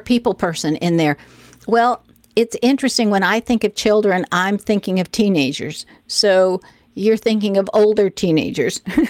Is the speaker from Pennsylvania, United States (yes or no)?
no; Tennessee, United States; Oh, my home state.